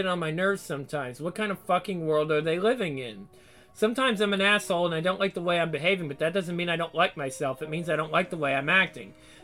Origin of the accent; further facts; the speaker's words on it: United States; Sorry for being an American and knowing that I can defend myself against ugliness.